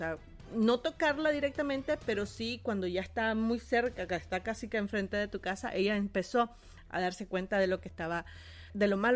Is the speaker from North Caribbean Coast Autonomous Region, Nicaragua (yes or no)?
no; Managua, Nicaragua; Nací en Managua, 1985. El barrio se llama Bataola Sur. Tiene fama de ser peligroso, pero yo no lo sentía tan peligroso. Quizás porque yo viví ahí.